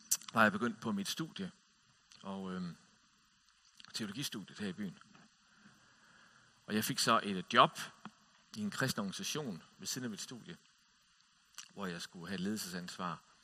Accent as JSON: {"language": "Danish", "region": "Region of Southern Denmark", "country": "Denmark", "tie": "born or raised there", "said": "Den lå tæt ved der, hvor jeg voksede op. Og i 1984, der var jeg 12 år."}